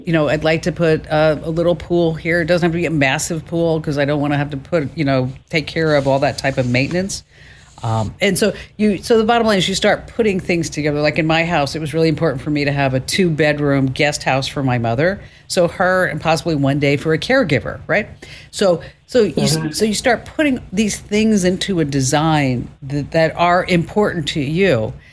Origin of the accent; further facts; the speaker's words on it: New Jersey, United States; accent: New Jersey; And because of my New Jersey accent, I really made a conscious effort not to say dwa.